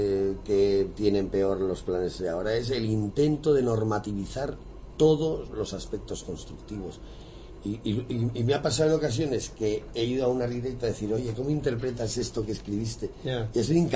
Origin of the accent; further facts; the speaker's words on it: Navarre, Spain; Yo soy navarro y estudiante de Deusto